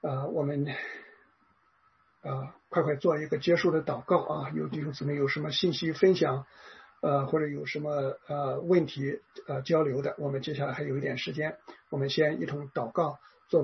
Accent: China; 我们中国人的祖先也是背离你，拜偶像，悖逆，甚至于现在我们从政府到百姓都在高呼无神论。

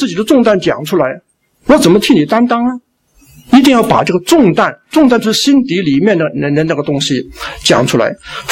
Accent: China; 我们中国人看了之后，你把这句话写进去干什么啊？

